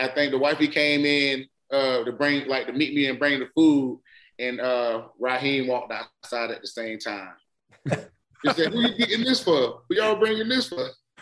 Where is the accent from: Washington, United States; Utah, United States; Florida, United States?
Florida, United States; So me growing up in Florida, growing up where I grew up at, it was everything was, you know, fried.